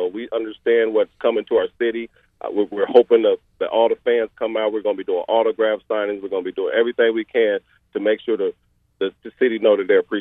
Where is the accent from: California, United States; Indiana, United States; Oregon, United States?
Indiana, United States; Like I mentioned, I'm from Indiana, so I'm very humble.